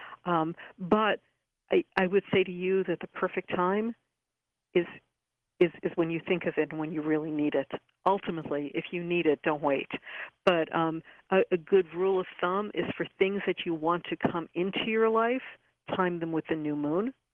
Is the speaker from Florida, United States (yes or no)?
no; New York, United States; or, you know, I'm from New York, so Tony